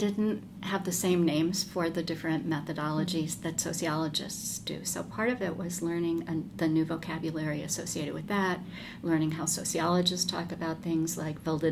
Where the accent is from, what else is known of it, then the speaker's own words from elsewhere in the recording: Alexandria, Virginia, United States; I grew up in Alexandria, Virginia.